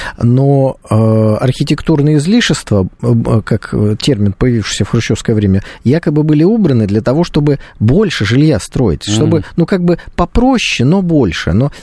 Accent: Saint Petersburg, Russia; Я вырос в Брежневке. То есть Брежневка – это такая чуть улучшенная вариант Хрущевки. То есть Купчино, район, пятиэтажный дом, раздельный санузел и кухня целых 6,5 метров.

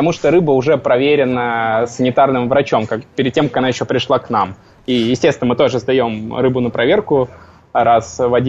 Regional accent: Saint Petersburg, Russia; потому что я сам из Санкт-Петербурга

